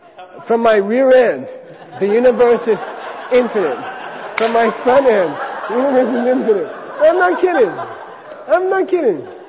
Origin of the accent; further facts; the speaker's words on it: United States; come on, I grew up in America.